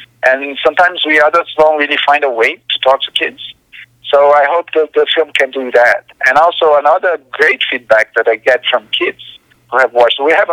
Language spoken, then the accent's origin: English; São Paulo, Brazil; English is a second language; Well, I mean, I'm from Sao Paulo, so there's quite a bit of Sao Paulo there.